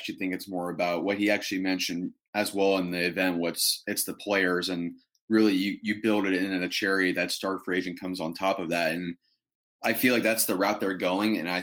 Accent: Indiana, United States; the Pacers, who I'm from Indiana, so I've been following them.

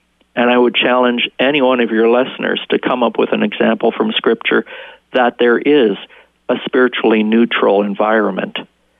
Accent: Canada; My home country is in Canada.

